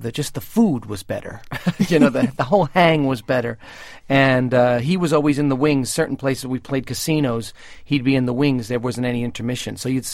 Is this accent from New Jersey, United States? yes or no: yes; Saddle River, New Jersey, United States; now in Manhattan, United States; I'm originally from Saddle River, New Jersey, and I live in Manhattan now.